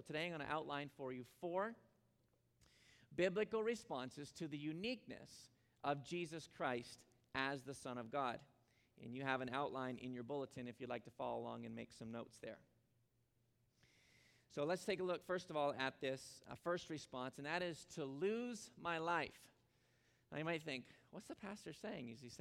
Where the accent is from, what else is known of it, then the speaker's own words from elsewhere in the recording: Ontario, Canada; now in United States; Now, when I grew up in Ontario, Canada, so I had 9 years of French.